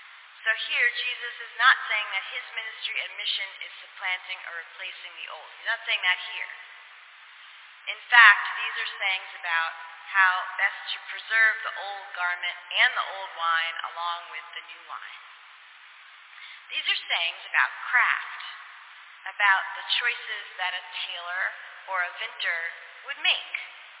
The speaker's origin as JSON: {"language": "English", "region": "New Jersey", "country": "United States", "said": "I'm not a philosopher, but I am from New Jersey, so I can relate to this."}